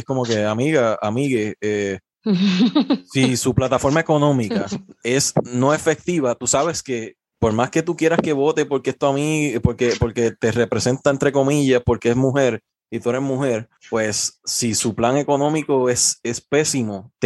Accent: Puerto Rico; Como puertorriqueño, pienso que está de más.

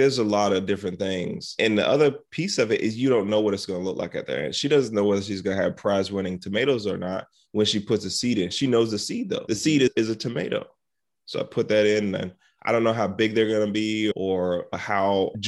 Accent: South Carolina, United States; I grew up in South Carolina. We had a dirt basketball court that today is a garden.

